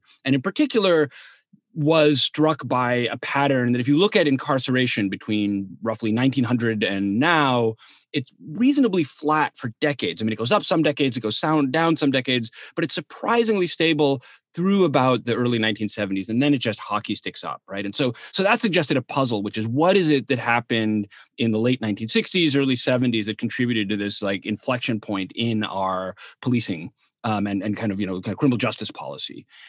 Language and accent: English; New York, United States; So I grew up in New York in the 1980s and came of age in a moment where, like, kind of law and order politics dominated